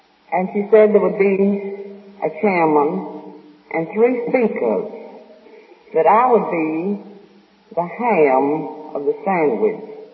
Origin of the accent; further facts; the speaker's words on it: Atlanta, Georgia, United States; And when I said I was from Atlanta, well, I had to say Georgia because it was Atlanta, Texas.